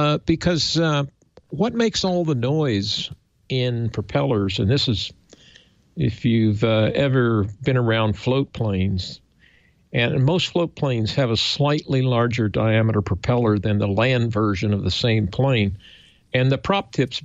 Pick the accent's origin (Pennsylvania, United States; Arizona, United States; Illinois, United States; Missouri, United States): Missouri, United States; I'm a Missouri hillbilly.